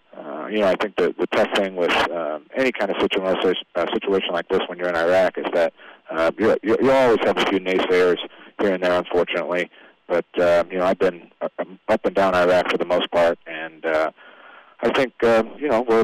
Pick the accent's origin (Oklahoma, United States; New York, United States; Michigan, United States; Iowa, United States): Iowa, United States; Iowa City; I am actually from Iowa City, so a big Hawkeye fan